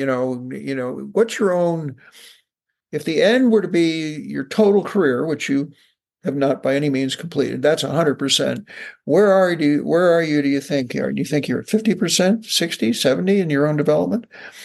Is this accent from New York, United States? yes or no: no; Connecticut, United States; moved away as an adult; also born or lived in South Carolina; I'm originally from Connecticut, and but after getting sent to South Carolina in the Vietnam War, I ended up as vice chancellor for the regional campuses of the University of South Carolina